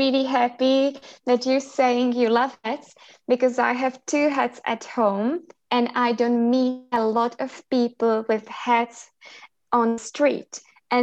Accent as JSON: {"language": "English", "town": "Lutopecny", "region": "Zlín Region", "country": "Czechia", "second_language": "English", "lives_now": "Brno, Czechia", "said": "I live in Brno, but I come from Kroměříž, little village called Lutopecny, so it's near Kroměříž."}